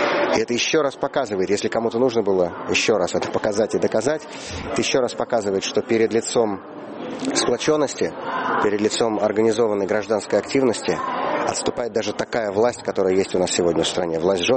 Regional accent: Moscow, Russia; Я сам москвич в 5-м поколении. Я Москву очень люблю.

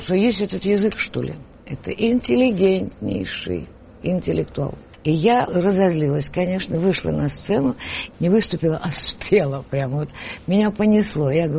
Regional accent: Hlukhiv, Sumy Oblast, Ukraine

